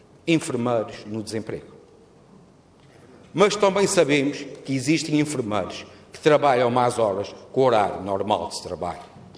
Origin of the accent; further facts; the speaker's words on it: Azores, Portugal; O que é que me choca a mim, como açoriano, é ver um trabalhador que tenha que trabalhar mais horas